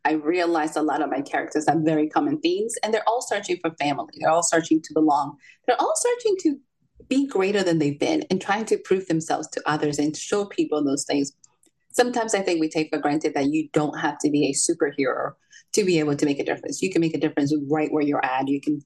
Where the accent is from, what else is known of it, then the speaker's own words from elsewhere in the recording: Salem, Massachusetts, United States; I grew up in Salem, Massachusetts. So magic and the witch trials has been what I grew up aware with.